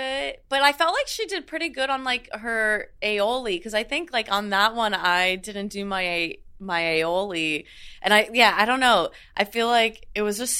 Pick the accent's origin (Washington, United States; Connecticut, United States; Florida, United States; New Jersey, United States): Florida, United States; I grew up in South Florida.